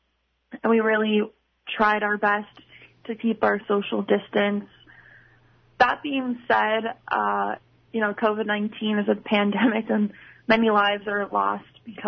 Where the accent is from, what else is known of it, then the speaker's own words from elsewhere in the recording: Ohio, United States; I'm from Ohio.